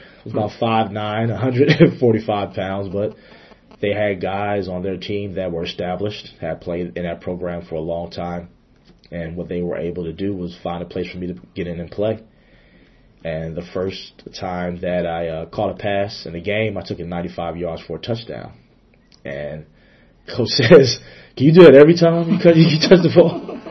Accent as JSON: {"language": "English", "town": "Chester", "region": "Pennsylvania", "country": "United States", "tie": "born or raised there", "said": "Growing up in Chester, Pennsylvania, Southwest Philadelphia"}